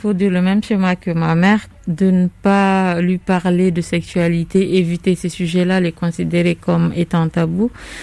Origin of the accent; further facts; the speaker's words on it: Guinea; Ah, Guinée-Conakry. Ouais, Guinée-Conakry.